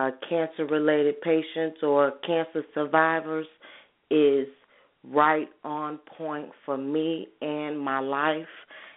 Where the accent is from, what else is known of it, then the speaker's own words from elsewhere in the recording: Chicago, Illinois, United States; And like I was saying earlier, I'm from Chicago, and it just troubles me